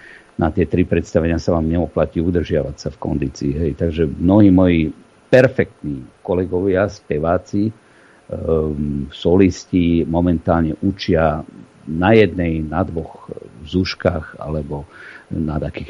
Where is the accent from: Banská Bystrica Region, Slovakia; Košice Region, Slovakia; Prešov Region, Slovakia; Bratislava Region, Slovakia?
Banská Bystrica Region, Slovakia; Rimavská Sobota; ja viem perfektne po maďarsky. Narodil som sa v Rimavskej Sobote.